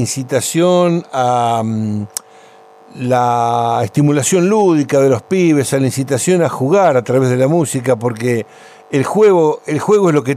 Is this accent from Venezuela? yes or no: no; La Plata, Buenos Aires Province, Argentina; moved away as an adult; yo me fui de La Plata a los 26 años, quiere decir que vos tenés más años de platense que yo.